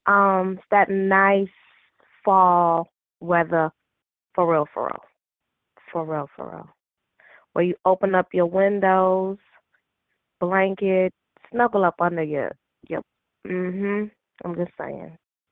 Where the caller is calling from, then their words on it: Minneapolis, Minnesota, United States; I currently am in Minneapolis, Minnesota.